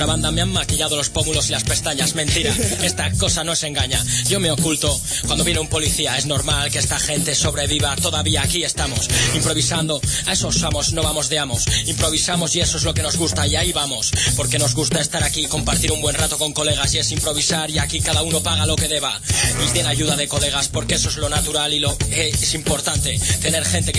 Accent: L'Hospitalet de Llobregat, Catalonia, Spain; yo soy de Hospitalet.

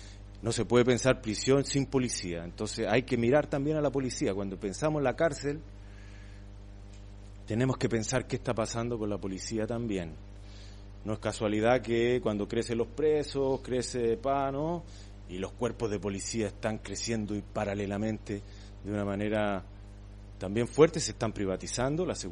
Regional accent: Santiago, Santiago Metropolitan Region, Chile; born there; gente encerrada en Santiago, por ejemplo, donde yo nací, una ciudad que tiene 6-7 millones de habitantes

